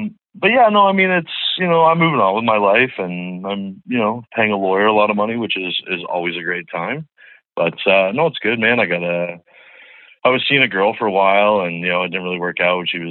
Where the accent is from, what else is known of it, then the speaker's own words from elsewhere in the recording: Canada; I'm going to say kilometers cause I'm from Canada